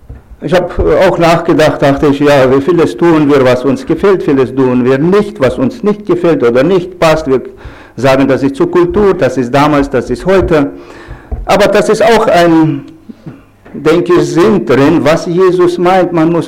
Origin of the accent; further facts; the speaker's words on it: Kazakhstan; Ich bin aufgewachsen als Deutscher in Kasachstan, geboren und aufgewachsen in Kasachstan. Zu damaliger Zeit gehörte das Land zur Sowjetunion.